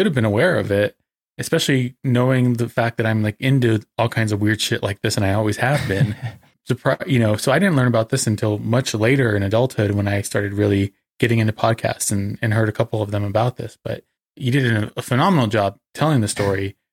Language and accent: English; United States; I knew, being an American, I knew about Heaven's Gate.